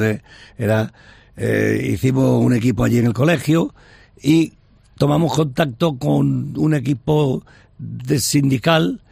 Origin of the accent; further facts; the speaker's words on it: Torremolinos, Andalusia, Spain; yo me considero malagueño porque Torremolinos pertenece a Málaga, claro. Uh-huh. Pero torremolinense también porque allí viví los primeros años de mi vida. Después ya nos trasladamos a Málaga